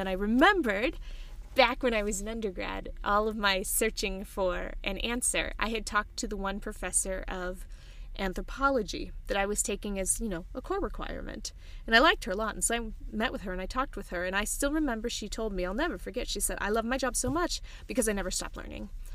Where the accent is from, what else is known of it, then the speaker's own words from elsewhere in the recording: Pittsburgh, Pennsylvania, United States; I grew up in Pittsburgh and not even in the city of Pittsburgh itself, but in the suburbs of Pittsburgh. So not a terribly diverse place.